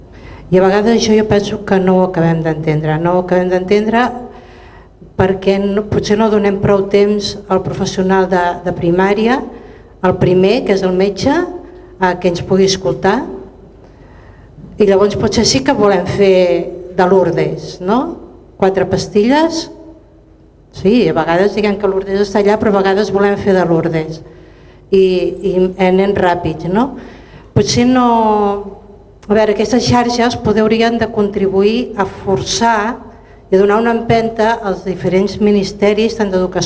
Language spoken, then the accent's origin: Catalan; Girona, Catalonia, Spain; Jo sóc de Girona, sóc infermera encara que no treballo